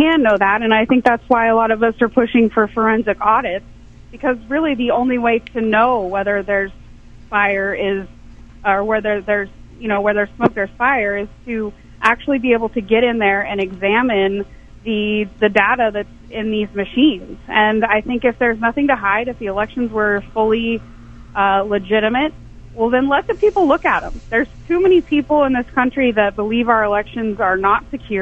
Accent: United States; It's hard, I think, for me as an American to believe or stomach the fact that our elections might be compromised.

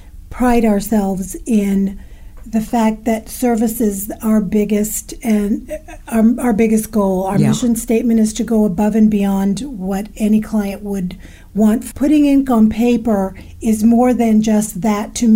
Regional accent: Cuba; moved away; I kept saying to Hank that the ink must be running through my veins because we came from Cuba in 1959

